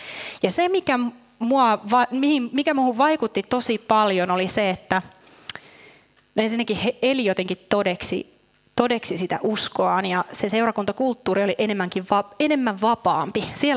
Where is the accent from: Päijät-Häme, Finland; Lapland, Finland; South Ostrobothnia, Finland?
South Ostrobothnia, Finland; Ilmajoki; mä oon siis Ilmajoelta kotosi ja siellä paikallisseurakunnassa nuoren seurakuntaan oli päässyt tunkeutumaan pari ylistysmusiikkikappaletta